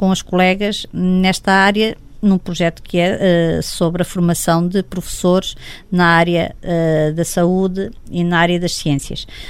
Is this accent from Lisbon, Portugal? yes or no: no; Coimbra, Portugal; born there; also born or lived in Cambridge; nasci também em Coimbra e fiz lá então a primeira graduação em Biologia.